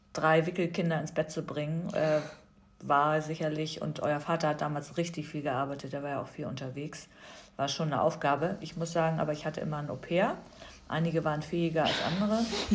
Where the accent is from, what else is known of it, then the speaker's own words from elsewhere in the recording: Hamburg, Germany; Ich bin in Hamburg aufgewachsen, ich habe in Hamburg studiert und Hamburg war so mein Ort. Und jetzt sollte ich nach London ziehen